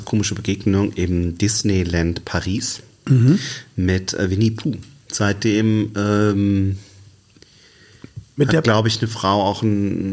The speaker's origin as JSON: {"language": "German", "region": "Baden-Württemberg", "country": "Germany", "said": "ja, ich komm aus Baden-Württemberg."}